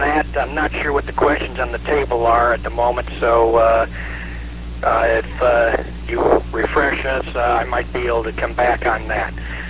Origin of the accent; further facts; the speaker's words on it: Kalamazoo, Michigan, United States; born there; also born or lived in Louisiana; now in Belle Chasse, United States; I was born in Kalamazoo, believe it or not. Only lived in Kalamazoo for about 6 months before my parents moved elsewhere, but I've lived down here in southeast Louisiana for quite a long while